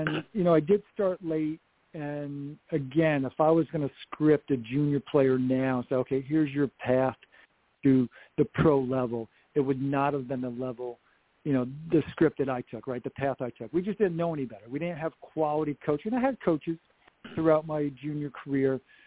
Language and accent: English; New York, United States; Upstate New York is not the greatest year-round tennis weather.